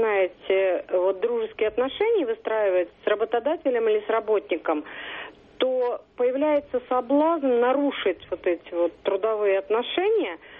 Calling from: Saint Petersburg, Russia; Да, я из Петербурга.

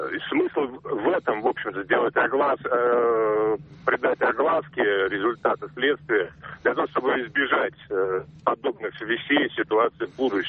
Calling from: Moscow, Russia

